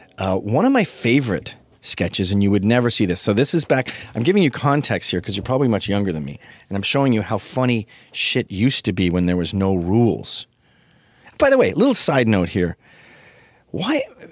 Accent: Scotland, United Kingdom; Billy Connolly was big at our house because we're Scottish.

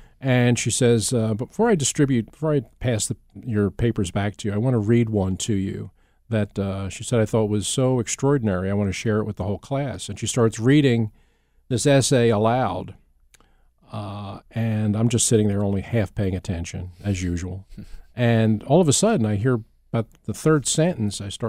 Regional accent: Folsom, Pennsylvania, United States; also born or lived in Philadelphia; Folsom Ridley Township, Delaware County. We moved from Southwest Philly out to Ridley Township, Folsom, when I was just about ready to start school. So I was about 7 years old.

